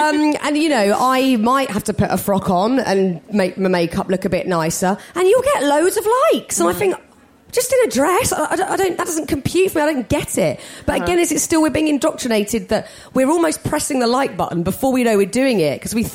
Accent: United Kingdom; Is it worse because we're British as well? We're awful at it. British people are so bad at that.

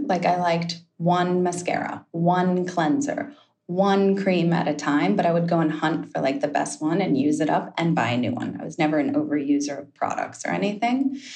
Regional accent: California, United States; I grew up in Southern California in an organic lifestyle.

